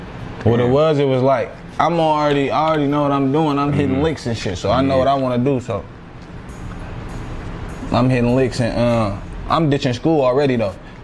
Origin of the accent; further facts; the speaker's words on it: Oak Park, United States; Reason why is because no matter where I lived, I was always from Oak Park. I started banging young, so I let it be known early that I'm from Oak Park.